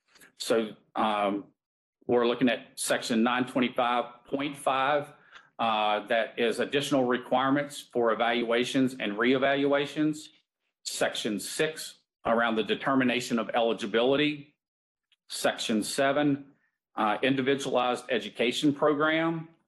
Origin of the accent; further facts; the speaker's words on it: the South, United States; now in Delaware, United States; I am from the South originally, so we can, I think I have a little leeway to make up for it.